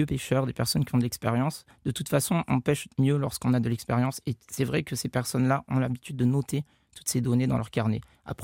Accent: Gabon; J'ai grandi au Gabon, en Afrique. On était très proche de la nature, très proche de la mer.

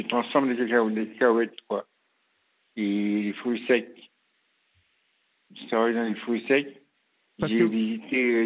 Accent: Cameroon; born there; J'ai le Sénégal, de par ma mère. Oui. Je suis né au Cameroun.

